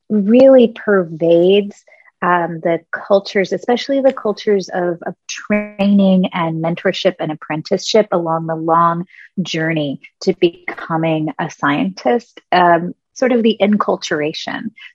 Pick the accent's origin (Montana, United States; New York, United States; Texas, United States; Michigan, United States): Montana, United States; Billings; also born or lived in Washington, D.C. area; Well, I grew up in Billings, Montana, also partly in the Washington, D.C. area where my family moved when I was in high school.